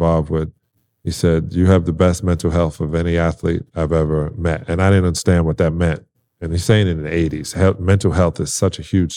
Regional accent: Brooklyn, New York, United States; I was growing up in Brooklyn.

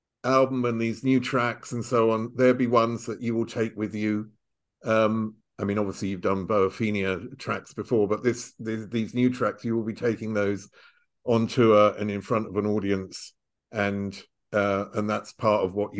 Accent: England, United Kingdom; now in Germany; When I'm in here in Germany, I'm English

